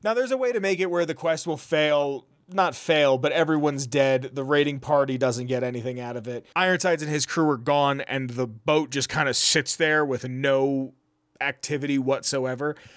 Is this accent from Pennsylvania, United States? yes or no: yes; Pennsylvania, United States; and I'm from Pennsylvania